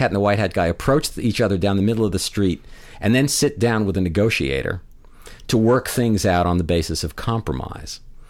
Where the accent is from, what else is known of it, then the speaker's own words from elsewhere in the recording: United States; That's why I say I have to talk as an American. There are aspects of this problem which are uniquely ours.